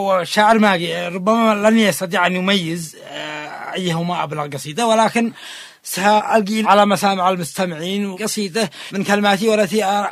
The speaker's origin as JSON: {"language": "Arabic", "town": "Al-Haymah Ad-Dakhiliyah", "region": "Sana'a Governorate", "country": "Yemen", "said": "من أبناء الحيمة الداخلية … من مواليد عام 1985، متزوج ولي اثنان من الذكور واثنتان من الإناث."}